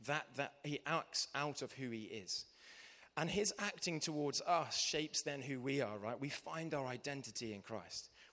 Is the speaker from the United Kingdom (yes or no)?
yes; South West England, United Kingdom; now in London, United Kingdom; It's a wonderful place to live, but I grew up in Devon.